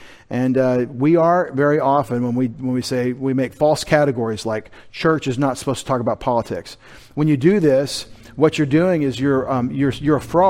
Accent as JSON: {"language": "English", "country": "United States", "said": "And I'm an American, believe me."}